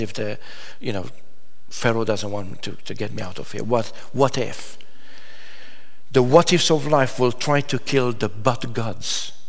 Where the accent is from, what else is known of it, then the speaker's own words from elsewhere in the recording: Târgu Jiu, Gorj, Romania; I was telling you that on that journey back from Bucharest to Târgu Jiu, to my hometown, on the train, at about 6 o'clock in the evening